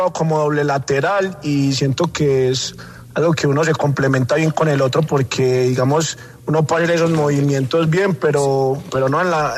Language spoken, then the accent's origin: Spanish; Itagüí, Antioquia, Colombia; yo soy de Medellín, nací en Medellín.